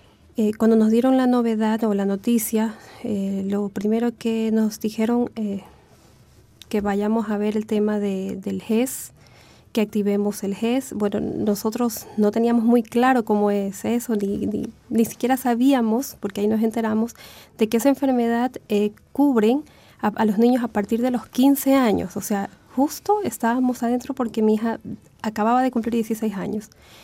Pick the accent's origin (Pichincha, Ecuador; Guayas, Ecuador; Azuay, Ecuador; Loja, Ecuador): Guayas, Ecuador; Guayaquil; now in Chile; Bueno, yo y mi familia, yo vinimos desde Guayaquil, Ecuador, desde hace más de 5 años.